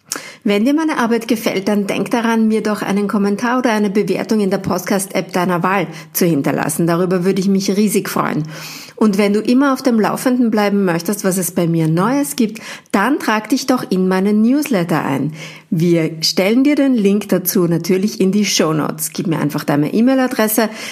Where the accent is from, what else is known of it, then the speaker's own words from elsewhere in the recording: Austria; Weil Deutsche zum Teil die Scherze, die ich mache als Österreicherin, gar nicht verstehen